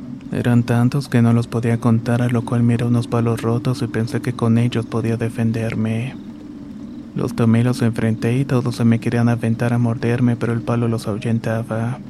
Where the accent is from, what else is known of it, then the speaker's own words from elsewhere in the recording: Guatemala; Soy originario de Guatemala y esto me ocurrió cuando tenía 14 años.